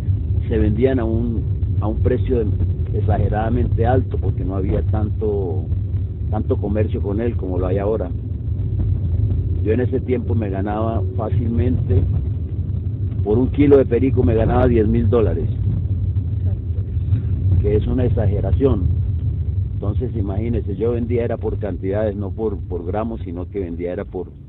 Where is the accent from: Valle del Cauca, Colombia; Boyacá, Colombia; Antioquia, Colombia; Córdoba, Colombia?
Valle del Cauca, Colombia; Buenaventura; moved away; desde que salí de Buenaventura para Nueva York